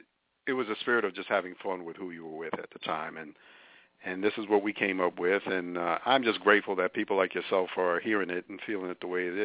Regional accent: New York, United States; Well, you know, fortunately, you know, I'm from New York, so I get it, you know.

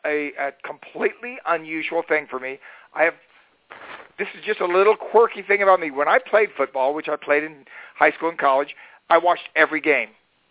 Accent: Cocoa Beach, Florida, United States; also born or lived in Alton, Illinois; I was 5 years old, and we moved to Florida from Illinois. I was born in Alton, Illinois. But I don't have any really memories of that. Basically, all my childhood was in Florida.

